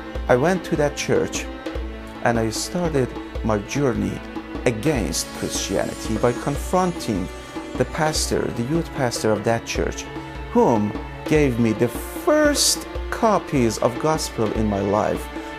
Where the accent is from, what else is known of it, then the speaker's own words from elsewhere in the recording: Mashhad, Razavi Khorasan, Iran; English is a second language; I was a Muslim. I was born in Iran, living in the city of Mashhad, living with a Muslim family helped me to grasp the very deep taste of Shiite Islam.